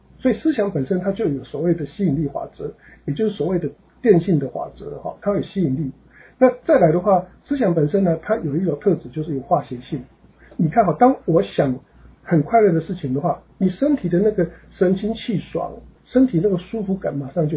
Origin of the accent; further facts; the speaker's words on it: Taiwan; 我用一个比喻好了，我是来自台湾，那台湾几乎每一年的夏天跟秋天都会有台风季